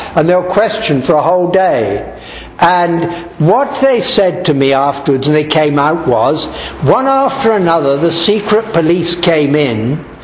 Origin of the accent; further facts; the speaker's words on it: India; born there; the veranda outside the bungalow where I was born in India, and I was actually born inside that bungalow